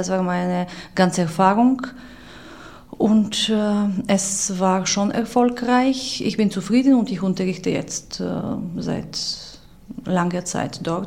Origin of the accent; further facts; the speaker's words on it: Plovdiv, Plovdiv Province, Bulgaria; German is a second language; also born or lived in Sofia; Ich bin in Plovdiv geboren. Später habe ich an der Hochschule für Musik in Sofia studiert und als Klavierlehrerin wieder zurück in Plovdiv gearbeitet.